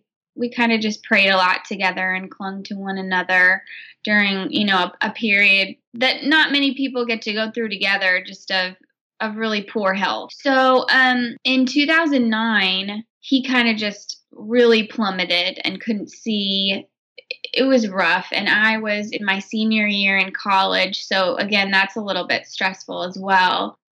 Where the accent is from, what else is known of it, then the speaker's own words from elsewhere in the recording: Illinois, United States; I'm from Illinois in the US, and I have a great family.